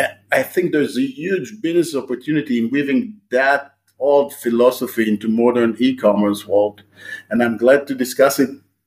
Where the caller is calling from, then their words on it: Tel Aviv, Tel Aviv District, Israel; I'm joining out of Tel Aviv, which is certainly sunny, not to mention hot.